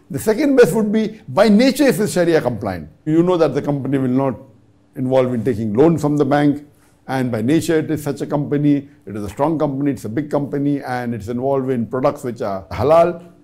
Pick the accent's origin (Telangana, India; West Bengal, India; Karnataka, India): West Bengal, India; Kolkata; I am a student from Kolkata, India.